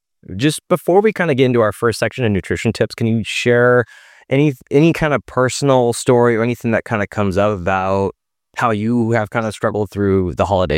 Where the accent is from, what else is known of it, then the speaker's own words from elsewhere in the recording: Seattle, Washington, United States; And when I grew up in Seattle, it would get dark even earlier out, like around 3:30 or 4.